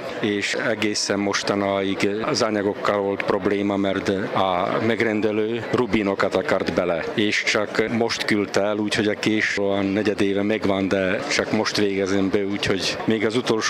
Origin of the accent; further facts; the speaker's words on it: Hungary; accent: Palóc; Palóc is vagyok. Palóc kiejtést nem lehet eldobni, az megmarad.